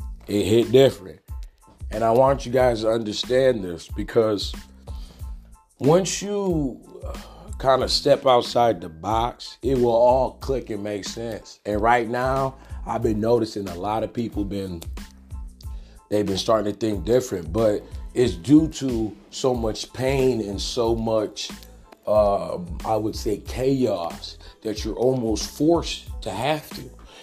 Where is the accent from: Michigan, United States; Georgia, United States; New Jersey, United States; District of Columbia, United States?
Michigan, United States; Detroit; now in -; I'm from Africa. So you combine, I was born here, and then my parents are from Africa. So combine, and I grew up on the east side, combine them two mentalities, you know what I'm saying? Strict African parents, and then grow up on, and then go to Detroit Public Schools